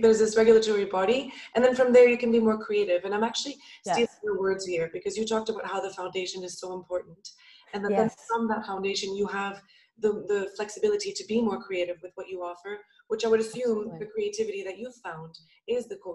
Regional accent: Montreal, Quebec, Canada; but I'm from Montreal too.

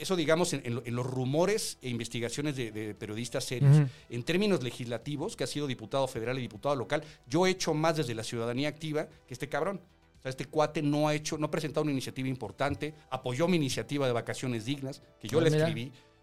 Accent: Tlalpan, Mexico City, Mexico; born there; No, nací en Tlalpan, en la carretera Cuernavaca, en San Pedro Mártir, pero ya cuando crecí y empecé a trabajar, me mudé a la Narvarte. Bueno, primero a la Escandón y luego a la Narvarte.

